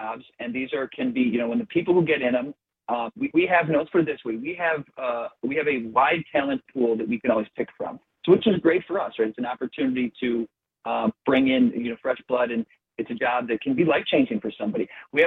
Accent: Midwest, United States; And listen, I'm a Midwest guy. I've been born and raised in the Midwest my whole life, a short time for a job in California, but I never liked the cold.

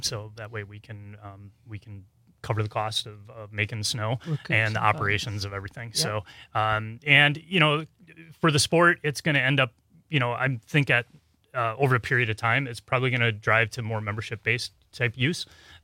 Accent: Watertown, Wisconsin, United States; And I grew up in Watertown.

